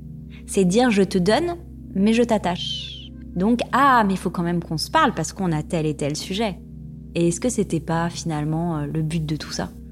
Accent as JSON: {"language": "French", "region": "Île-de-France", "country": "France", "tie": "born or raised there", "said": "J'ai grandi en région parisienne."}